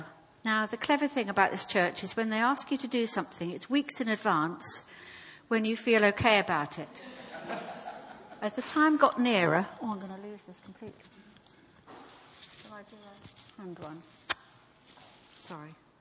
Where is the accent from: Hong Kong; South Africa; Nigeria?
Nigeria; born there; I was born in Nigeria